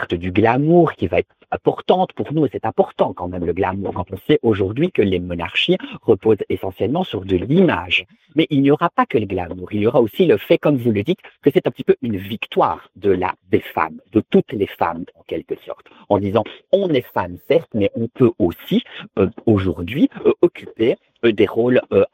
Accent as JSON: {"language": "French", "country": "Belgium", "lives_now": "Paris, France", "said": "Vous savez, je suis belge évidemment, mais j'habite Paris."}